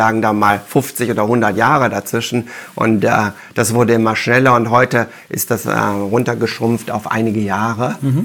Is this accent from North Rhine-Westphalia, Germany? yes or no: yes; Wuppertal, North Rhine-Westphalia, Germany; ich bin ja in Wuppertal geboren und habe da Abi gemacht, habe dann Physik studiert in München und Paris